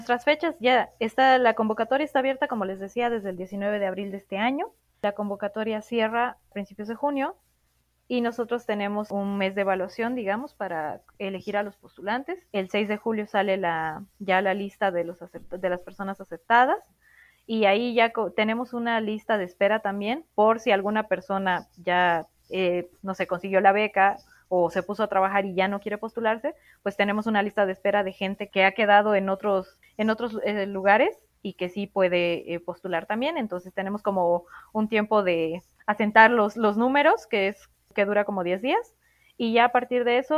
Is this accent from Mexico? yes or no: no; Bolivia; Somos bolivianas y bolivianos que vivimos en más de 20 países.